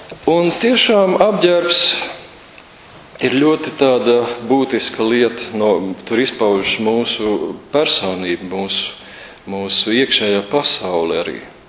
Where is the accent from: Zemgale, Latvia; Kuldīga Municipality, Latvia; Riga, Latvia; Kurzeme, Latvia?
Kurzeme, Latvia; Liepāja; manā dzimtajā pilsētā Liepājā tas arī ir noticis